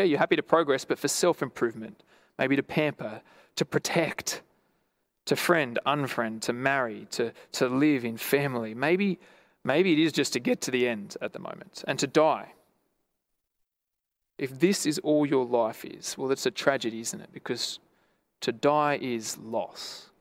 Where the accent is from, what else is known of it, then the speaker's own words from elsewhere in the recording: Lithgow, New South Wales, Australia; I grew up in Lithgow, as many of you know, and Lithgow's the hole the other side of the Blue Mountains.